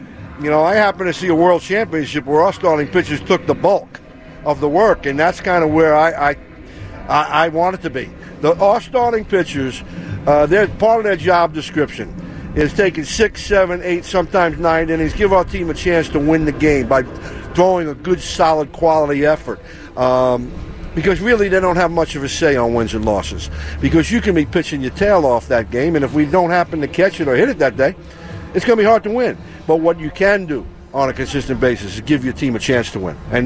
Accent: New York City, New York, United States; born or raised there

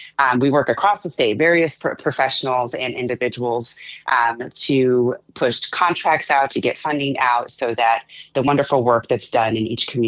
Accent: Medford, Oregon, United States; born there; So I was born in Medford and spent a lot of time away from Oregon, but really wanted to return here.

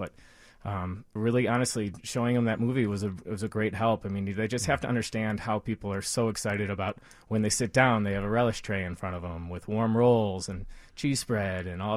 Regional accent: Birmingham, Michigan, United States; A suburb of Detroit called Birmingham.

